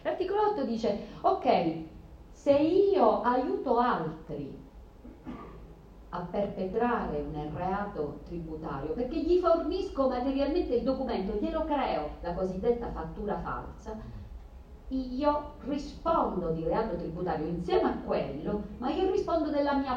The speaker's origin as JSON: {"language": "Italian", "region": "Sicily", "country": "Italy", "said": "io sono siciliana e per noi c'è un detto, a mare non ci sono osterie"}